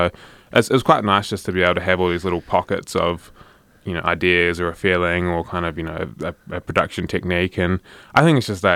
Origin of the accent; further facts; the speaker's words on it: Lyttelton, Canterbury, New Zealand; So, I grew up in Littleton and live there at the moment